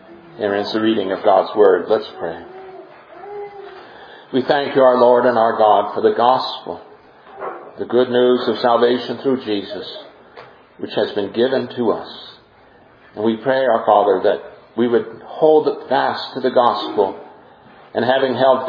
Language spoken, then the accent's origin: English; California, United States; where are you from? And people say, California. And I'm like, oh, me too.